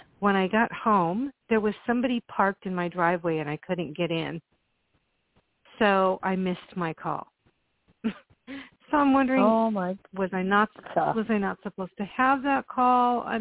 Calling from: California, United States; California, where it's been toasty.

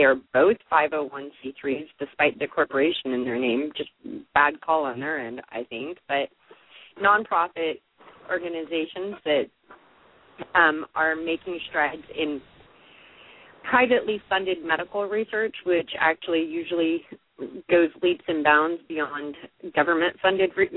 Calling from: San Diego, California, United States; I'm calling from North County, San Diego, California.

